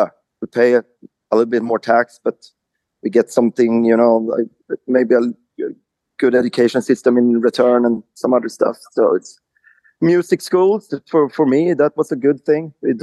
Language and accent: English; Linköping, Östergötland, Sweden; also born or lived in Stockholm; I'm from Sweden, from Linköping, outside in the woods outside of Linköping, lived in Stockholm also, and we have a studio there, but now we moved back out in the wilderness, in land Sweden, southern Sweden.